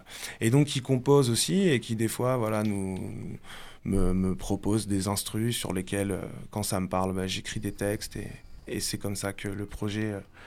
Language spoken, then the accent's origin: French; Rouen, Normandy, France; j'ai grandi ici, à la Grand-Mare, et voilà, je pense que ça fait partie des places fortes aussi au niveau du hip-hop sur Rouen